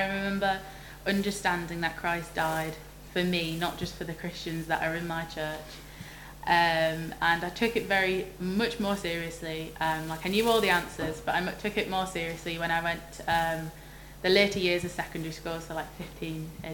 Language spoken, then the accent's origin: English; Middlesbrough, North East England, United Kingdom; I'm from Middlesbrough, if you know where that is.